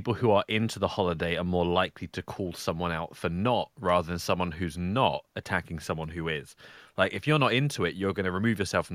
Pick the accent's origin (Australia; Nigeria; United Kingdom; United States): United Kingdom; England; as an English person, how very dare you attack my culture like that? One of the things I've always loved about being in Britain